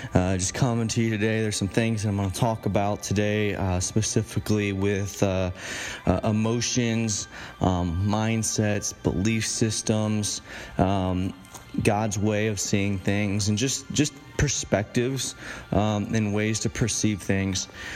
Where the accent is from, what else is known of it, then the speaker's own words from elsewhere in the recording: Tampa, Florida, United States; So, for example, I'm from Tampa, Florida. It got to the point, guys, where you could blindfold me and I would know where I was at in Tampa based on what I felt.